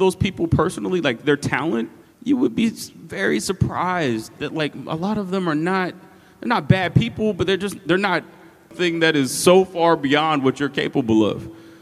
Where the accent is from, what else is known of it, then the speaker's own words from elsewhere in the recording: Atlanta, Georgia, United States; I'm not an overly complicated person. I'm from Atlanta.